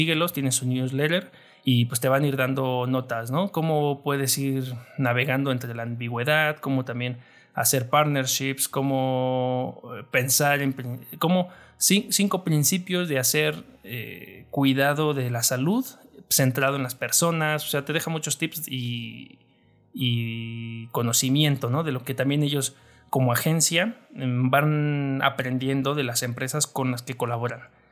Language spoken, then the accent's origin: Spanish; Mexico; en mi país todavía, en México, todavía no está disponible